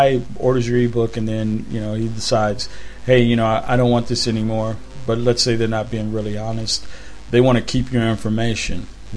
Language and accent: English; United States; Now she's in America, back in my home country.